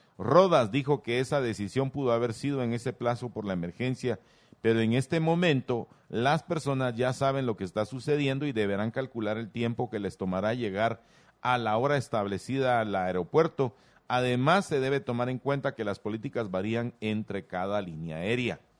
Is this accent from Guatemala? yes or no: yes; Guatemala; al final somos todos los guatemaltecos los que perdemos, ¿verdad?